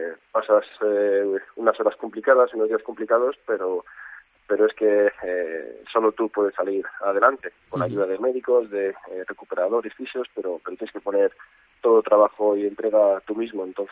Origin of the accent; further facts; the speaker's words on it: Palencia, Castile and León, Spain; aquí a unas semanas me acerque por allí y disfrute de mi tierra